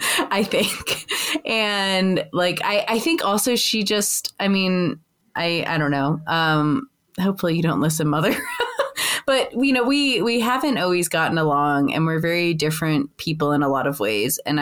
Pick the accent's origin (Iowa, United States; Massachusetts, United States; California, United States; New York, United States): New York, United States; New Rochelle; born there; I was born in the New Rochelle Hospital in New York.